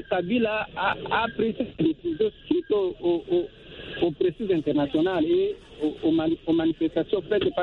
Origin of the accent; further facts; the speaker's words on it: Eastern DRC, DR Congo; Même à l'Est, nous de l'Est, n'a rien fait pour nous. Nous sommes de l'Est.